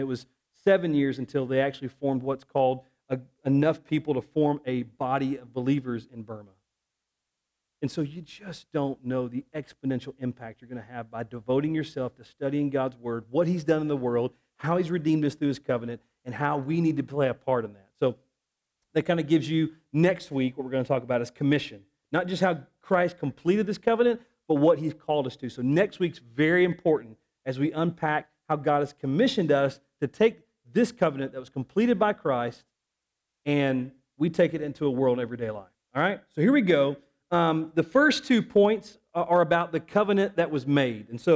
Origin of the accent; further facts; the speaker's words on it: Tennessee, United States; I'm originally from Middle Tennessee